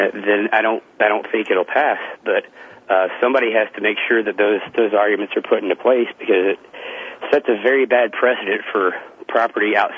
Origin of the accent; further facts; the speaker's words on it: Georgia, United States; I've got an in with my senator from my home state of Georgia